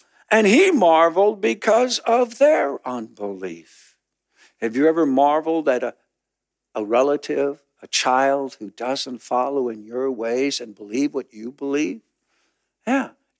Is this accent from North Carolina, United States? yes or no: no; Gaylord, Minnesota, United States; last year I went to my hometown, Gaylord, Minnesota, and I went to a class reunion.